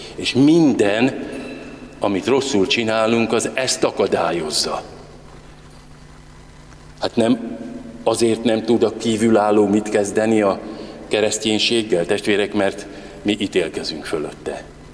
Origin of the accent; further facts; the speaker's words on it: Transdanubia, Hungary; én még olyan helyen nőttem föl Dunántúlon, ahol ásott kutból húztuk a vizet.